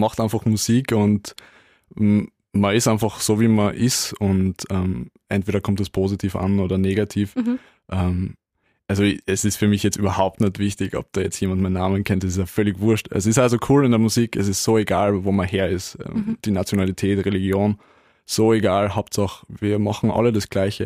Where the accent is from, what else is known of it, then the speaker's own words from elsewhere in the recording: Austria; wie es halt bei uns in Österreich so ist, halt mit der Blasmusik